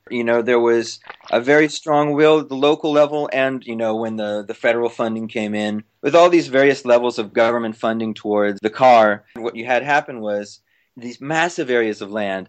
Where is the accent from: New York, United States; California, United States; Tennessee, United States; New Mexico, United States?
California, United States; Los Angeles; I'm originally from Los Angeles, and it might seem a bit ironic, but I think that actually to me is what drove me towards the idea of studying cities and urban planning